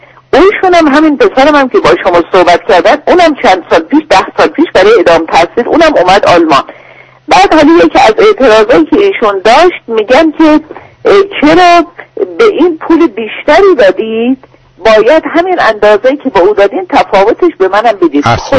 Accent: Iran; now in Europe; بلند شدم از ایران اومدم اینجا بمونم، اینجا رو دوست نداشتم، دیدم به درد من برای زندگی تو این سن نمیخوره. من 60 سالم هست، اصلا خوشم نیومد از اروپا، میخوام الان برگردم

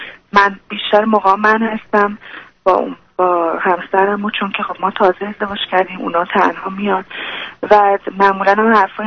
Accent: Iran; moved away; وقتی که من از ایران خارج شدم و اومدم تو اون کشور

